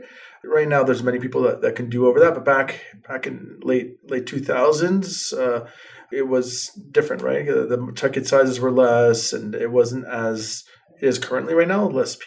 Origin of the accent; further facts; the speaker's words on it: Montreal, Quebec, Canada; born there; my grandfather who immigrated here from Greece. So we're Greek origin, but my father was born in Canada, in Montreal, and I was born in Montreal.